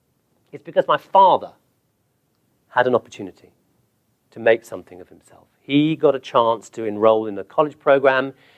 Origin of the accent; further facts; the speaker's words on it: England, United Kingdom; I'm English. I like to dunk biscuits in my tea.